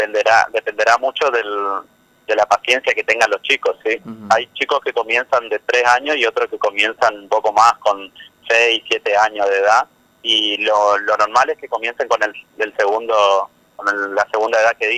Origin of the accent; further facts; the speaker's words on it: Corrientes, Argentina; Claro, sí, yo soy de Corrientes Capital, soy un referente de esta zona.